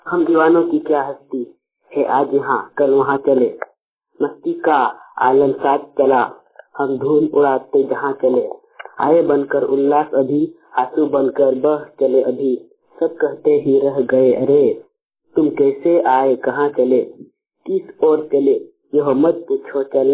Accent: India; वर्ग 9, थाना गलोडी बहुरे पंचायत के जड़िया टोला के रहने वाला हूँ।

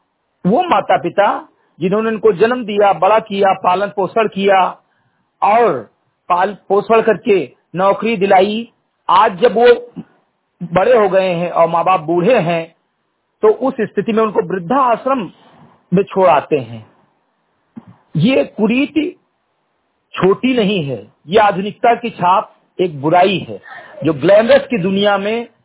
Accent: Bahraich, Uttar Pradesh, India; ग्राम post MG घटही थाना कोतवाली मोतिया जनपद बहराइच का मूल निवासी हूं

